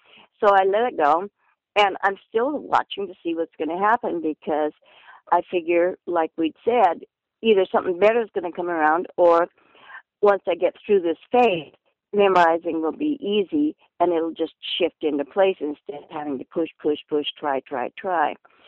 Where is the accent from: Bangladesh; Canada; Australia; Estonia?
Canada; being Canadian and raised in Canada